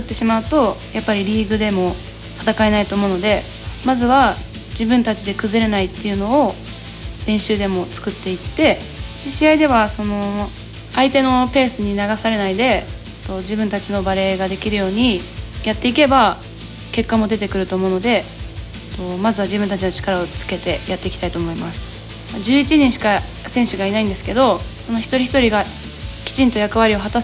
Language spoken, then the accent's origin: Japanese; Chiba, Japan; 年齢は24歳で千葉県出身です。